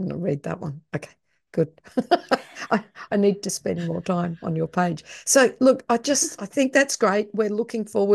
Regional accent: Australia; maybe I love it because I'm Australian.

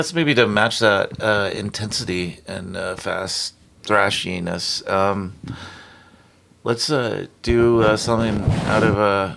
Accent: Texas, United States; I've just heard stories growing up in Texas

